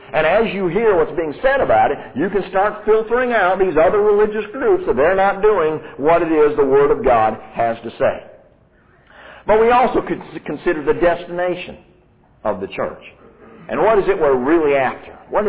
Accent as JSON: {"language": "English", "country": "United States", "tie": "born there", "said": "I'm an American citizen. You know how I got to be that? I did absolutely nothing. My mom was an American citizen. My dad was an American citizen. I was born in an American hospital. I'm an American citizen."}